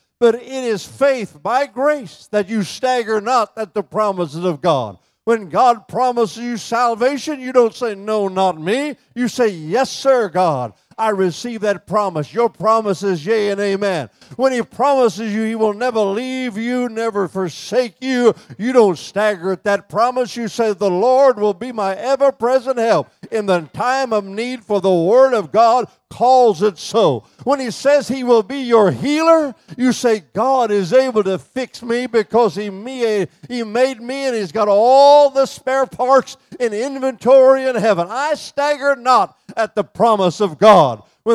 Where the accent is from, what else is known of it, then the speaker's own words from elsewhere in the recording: United States; born there; It was called, I was born an American.